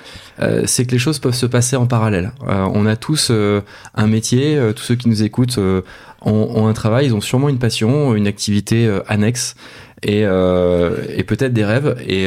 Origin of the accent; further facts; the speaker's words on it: Paris, Île-de-France, France; fondateur de Kodawari, je suis né en 1980 à Paris. Donc j'ai grandi à Paris